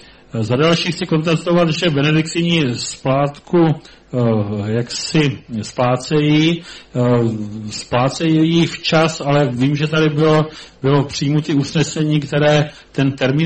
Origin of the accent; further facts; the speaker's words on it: Broumov, Hradec Králové Region, Czechia; jsem rodák z Broumova, za druhý jsem občan Broumova, za třetí jsem zastupitel z Broumova